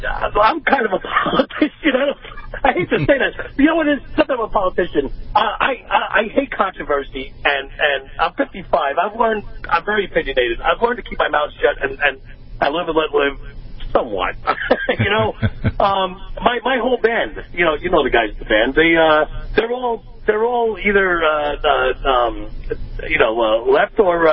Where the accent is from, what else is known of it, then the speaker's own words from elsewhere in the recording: Connecticut, United States; you know, I'm from Connecticut.